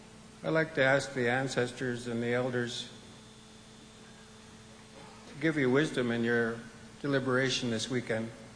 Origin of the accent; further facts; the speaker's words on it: British Columbia, Canada; I'm from the Songhees Nation.